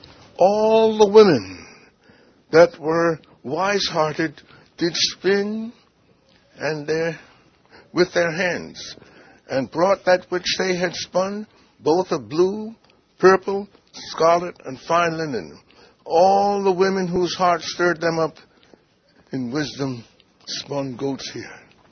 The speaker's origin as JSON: {"language": "English", "town": "New York City", "region": "New York", "country": "United States", "tie": "born there", "moved": "yes", "said": "You see, I was born in New York City. We didn't see many ants and that sort of thing. Then when I came down here"}